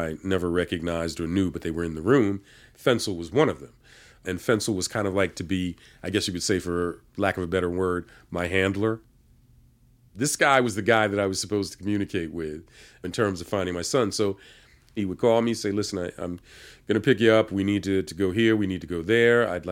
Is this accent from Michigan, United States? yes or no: no; Philadelphia, Pennsylvania, United States; You know, I'm being from Philly. I mean, you don't play people.